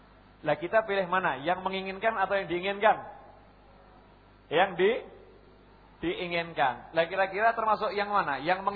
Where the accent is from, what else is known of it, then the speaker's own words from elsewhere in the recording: Surakarta, Central Java, Indonesia; born there; Saya juga dari mana? Hadramut, tapi turunan. Sekarang udah Semanggi ya. Lahir di Pasar Kliwon.